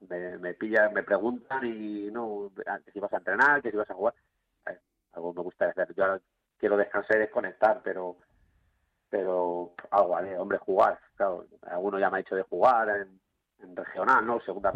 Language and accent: Spanish; San Fernando de Henares, Community of Madrid, Spain; yo soy de San Fernando de Henares